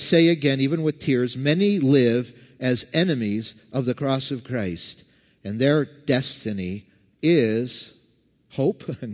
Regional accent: Canada; now in United States; I grew up in Canada, but I remember 12 years ago when I was with 3,000 other people in the Civic Center in Los Angeles, I was naturalized an American citizen.

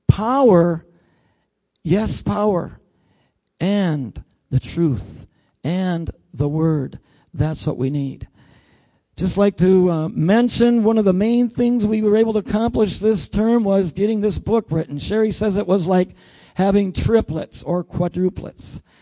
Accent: Bolivia; I grew up in Bolivia. I'm an M.K. I was taken as contraband into Bolivia.

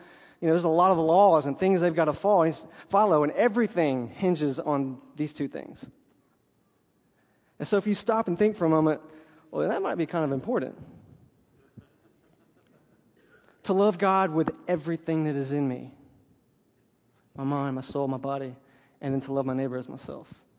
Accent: Alabama, United States; I'm a simple guy. I'm from Alabama, okay?

